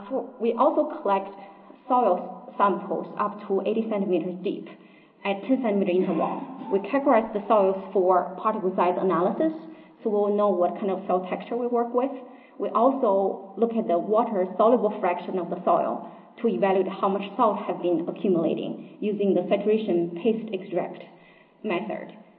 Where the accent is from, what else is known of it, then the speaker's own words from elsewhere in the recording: El Paso, Texas, United States; So I'm from El Paso, Texas. That's the western part of the Texas. We border with New Mexico and Mexico.